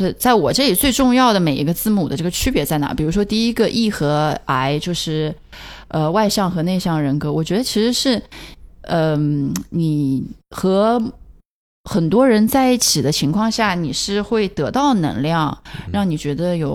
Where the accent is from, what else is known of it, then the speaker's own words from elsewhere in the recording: China; 作为中国人嘛，就是大家都很务实